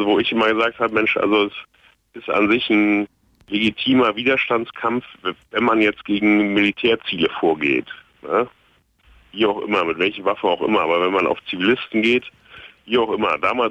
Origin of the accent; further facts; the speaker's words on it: Berlin, Germany; ich komme aus Berlin-Moabit